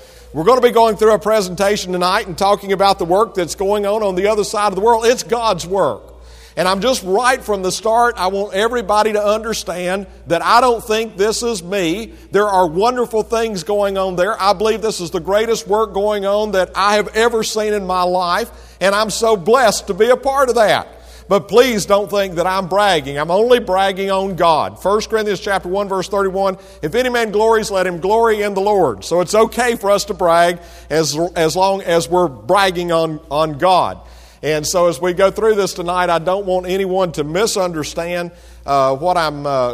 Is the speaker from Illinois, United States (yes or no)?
no; North Carolina, United States; And I said, I'm from the other redneck state. I'm from North Carolina. But I am from North Carolina.